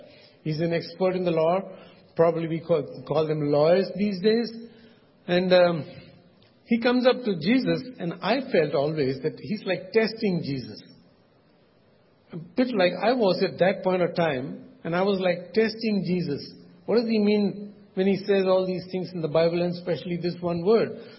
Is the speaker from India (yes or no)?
yes; India; moved away; But we know that, we come from India. We moved up to this country